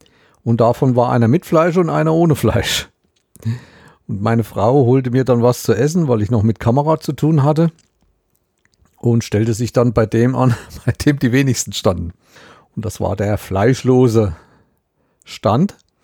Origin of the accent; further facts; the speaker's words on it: Thuringia, Germany; Und das als Thüringer.